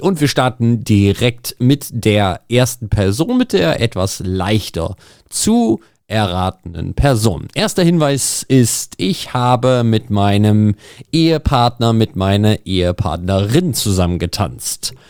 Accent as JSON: {"language": "German", "town": "Lichtenberg", "region": "Berlin", "country": "Germany", "tie": "born or raised there", "said": "Und meine Heimat ist Lichtenberg."}